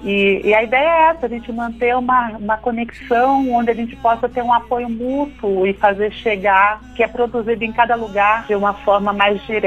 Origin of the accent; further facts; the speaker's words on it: São Paulo, Brazil; Nasci e cresci em São Paulo, capital, com gente chegando de tudo quanto é parte, né, do país